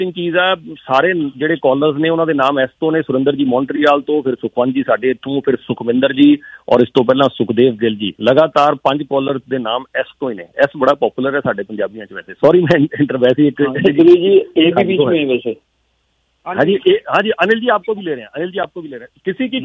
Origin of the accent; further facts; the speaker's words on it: Punjab, India; ਆਪਾਂ ਸਾਰੇ ਪੰਜਾਬ ਤੋਂ ਆਏ ਹਾਂ।